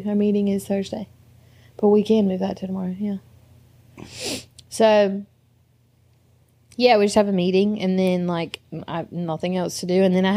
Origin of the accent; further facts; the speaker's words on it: Topsail, North Carolina, United States; I would rather do it in Topsail, but that's because I grew up on Topsail.